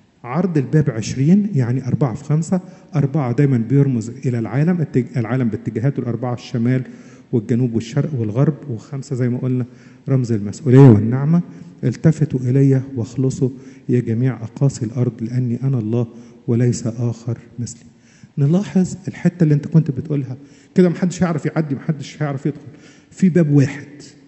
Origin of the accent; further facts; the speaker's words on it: Egypt; عارف زي ما عندنا في مصر كده يقولوا عزرائيل ما تقربش